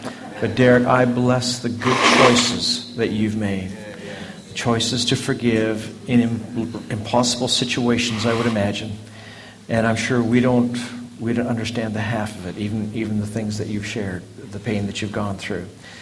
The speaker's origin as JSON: {"language": "English", "town": "Cape Town", "region": "Western Cape", "country": "South Africa", "tie": "born there", "said": "I was born in Cape Town, South Africa."}